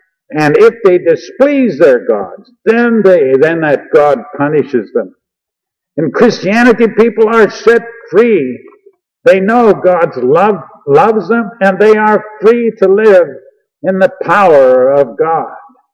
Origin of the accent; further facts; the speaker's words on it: Michigan, United States; I was raised in Michigan, and outside Albion, Michigan, there's a boys' ranch called the Star Commonwealth for Boys.